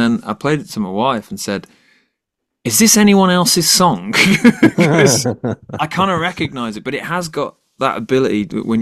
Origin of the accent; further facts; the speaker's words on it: Birmingham, West Midlands, United Kingdom; We're from Birmingham, so we like to kind of give her a bit of stick about that.